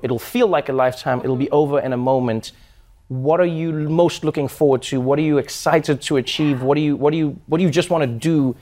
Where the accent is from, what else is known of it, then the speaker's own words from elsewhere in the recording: South Africa; I was proud as a South African. I was proud as somebody who's grown up on the continent.